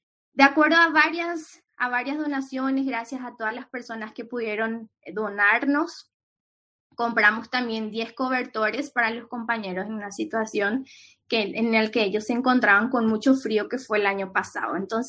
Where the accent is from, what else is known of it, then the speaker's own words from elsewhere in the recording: Paraguay; ante todo lo que está ocurriendo en nuestra universidad, como paraguayos y paraguayas también a nivel país